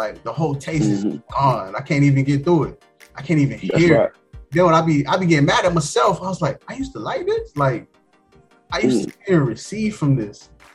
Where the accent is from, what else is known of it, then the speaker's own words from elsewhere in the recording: Fort Lauderdale, Florida, United States; Man, I'm from Fort Lauderdale, Florida. South Florida, where it can rain for a whole hour.